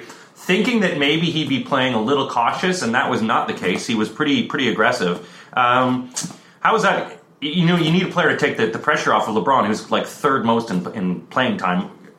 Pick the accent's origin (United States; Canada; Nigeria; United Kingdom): Canada; I'm a Canadian